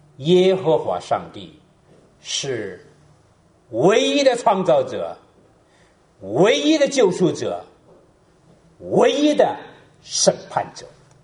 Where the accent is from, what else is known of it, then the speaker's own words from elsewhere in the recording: China; now in United States; 我们呢是中国人，我们来自中国，我们有中国文化的传统。